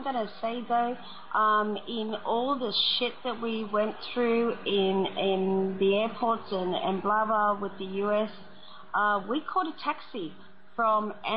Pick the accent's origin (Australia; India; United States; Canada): Australia; Well, you know what? As an Australian family, I never want to go back to the U.S. again.